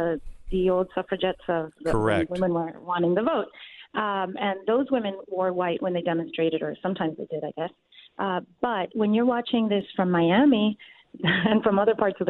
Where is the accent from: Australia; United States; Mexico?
Mexico; I'm from Cuban parents. My parents are Cuban, and I grew up in Mexico.